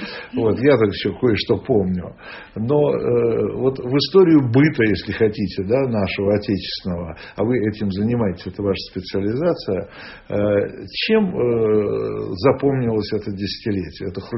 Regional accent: Saint Petersburg, Russia; Сегодня веду ее я … из Санкт-Петербурга.

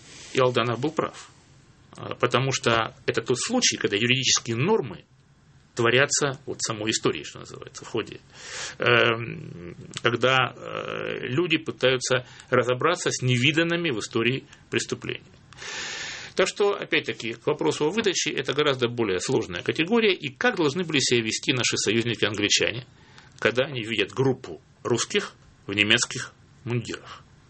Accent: Rostov-on-Don, Rostov Oblast, Russia; Это человек из моего родного города Ростова-на-Дону.

